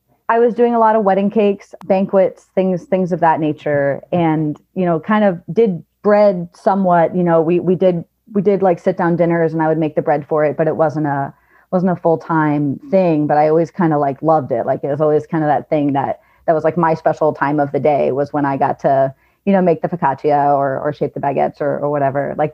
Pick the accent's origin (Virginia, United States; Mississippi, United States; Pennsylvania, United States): Virginia, United States; Fairfax; now in Harpers Ferry, United States; So I grew up in Fairfax, Virginia, which is a little bit closer to DC and more like suburbs.